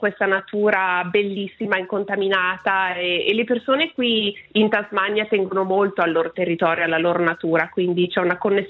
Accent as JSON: {"language": "Italian", "town": "Canobbio", "region": "Ticino", "country": "Switzerland", "tie": "born or raised there", "moved": "as an adult", "lives_now": "Australia", "said": "sono nata a Lugano, precisamente a Canobbio, ho fatto tutte le scuole in Svizzera, sono ticinese di diverse generazioni e per caso sono finita in Australia per imparare l'inglese"}